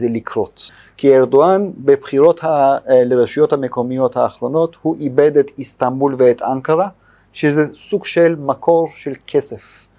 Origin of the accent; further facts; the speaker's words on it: Istanbul, Turkey; Hebrew is a second language; moved away as an adult; אני נולדתי בטורקיה, באיסטנבול, עד גיל 22 חייתי שם.